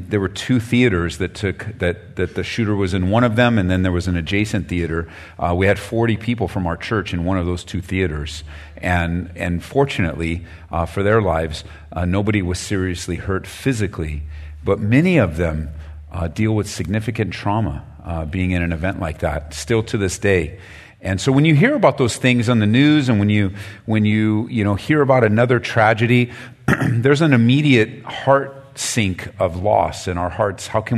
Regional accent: Downey, California, United States; now in Colorado, United States; I have been in Colorado for the last 18 years. We moved from Southern California. We grew up just outside of Downey.

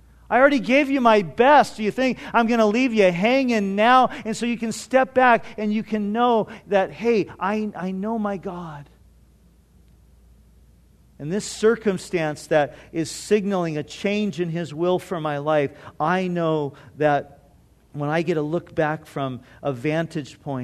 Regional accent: California, United States; now in Brooks, United States; I mean, I grew up in Orange County. When I moved to Vista, I thought Vista was a small town, you know.

